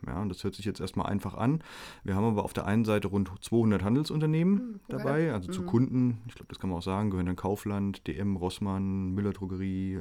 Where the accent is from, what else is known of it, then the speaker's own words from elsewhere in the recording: Mainz, Rhineland-Palatinate, Germany; ich komme aus Mainz